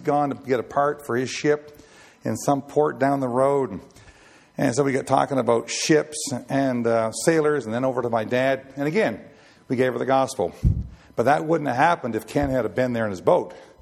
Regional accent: East Raggedy Island, Nova Scotia, Canada; I used to be one in Nova Scotia. Got talking about cranberries, and then where I was raised in East Raggedy Island

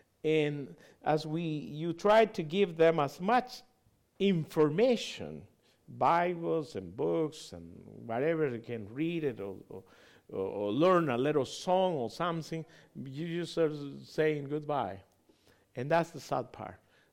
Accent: Bolivia; No, I speak Spanish. I grew up in Bolivia. I was born and raised there.

